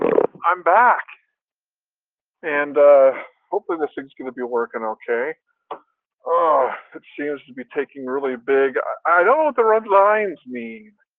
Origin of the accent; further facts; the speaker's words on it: Garden Grove, California, United States; also born or lived in Los Angeles; And I say, you know, Los Angeles, California. Actually, the place I remember is Garden Grove, California, which is in Orange County.